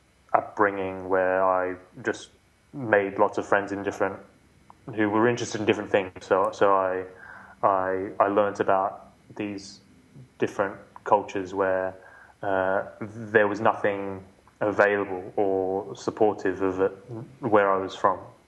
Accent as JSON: {"language": "English", "country": "Australia", "moved": "as an adult", "lives_now": "London, United Kingdom", "said": "So I moved in 2004 from Australia to London."}